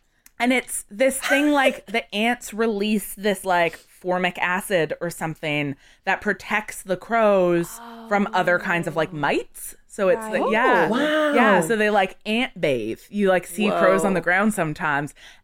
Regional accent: Canada; Because we're Canadian

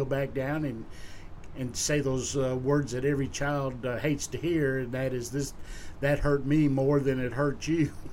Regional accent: New England, United States; Well, I grew up in New England, and I was a child of a single mom.

